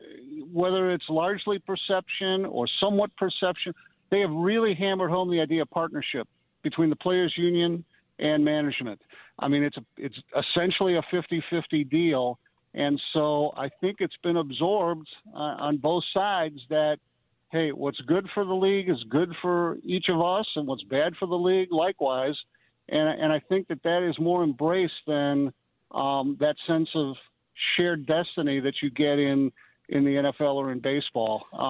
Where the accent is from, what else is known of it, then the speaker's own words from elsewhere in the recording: Brookfield, United States; And by the way, I haven't forgotten where I'm from. I'm from Brookfield.